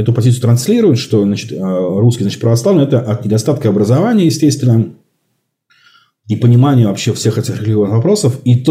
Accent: Russia; я, допустим, россиянин, но я не русский

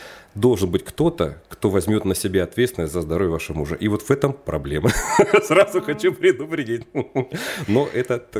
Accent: Omsk, Omsk Oblast, Russia; Это мой родной город Омск, где у меня свой частный кабинет

